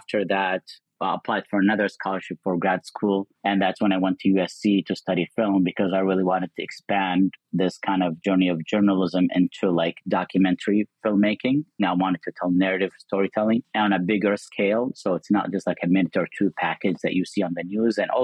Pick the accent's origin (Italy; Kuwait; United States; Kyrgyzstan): Kuwait; as a Muslim growing up in Kuwait post 9/11